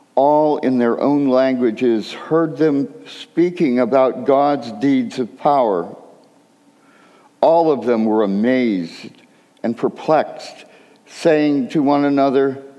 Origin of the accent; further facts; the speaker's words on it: Lockport, New York, United States; born there; I was born in Lockport, New York, on the Niagara Peninsula in New York State, about 20 miles northeast of Buffalo and 15 miles east of Niagara Falls.